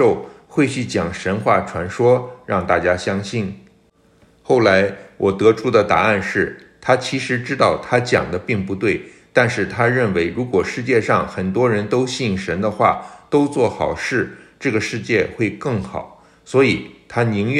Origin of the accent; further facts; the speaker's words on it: Heilongjiang, China; 我生在黑龙江的一个小县城，我们那里教育水平比较低，我的英语基础一开始就比别的学生差